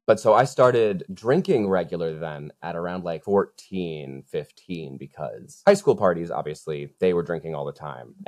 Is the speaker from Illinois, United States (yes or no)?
no; New York, United States; I grew up on Long Island, the like pinnacle of suburban middle-class white culture where binge drinking is the norm.